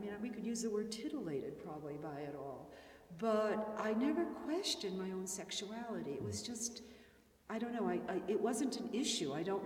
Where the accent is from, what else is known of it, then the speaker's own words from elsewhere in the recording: Chicago, Illinois, United States; Oh, I grew up in Chicago.